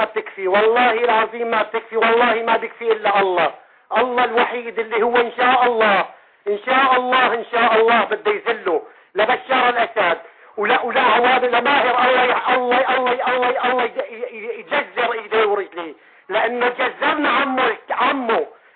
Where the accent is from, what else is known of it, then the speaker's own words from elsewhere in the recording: Hama, Hama Governorate, Syria; أنا إنسان من حماة، من سوريا، من حماة